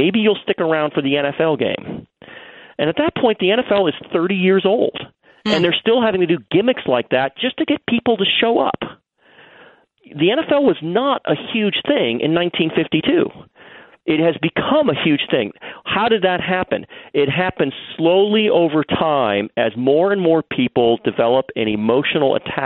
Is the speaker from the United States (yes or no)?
yes; Detroit, Michigan, United States; I grew up in Detroit. I grew up as a Lions fan.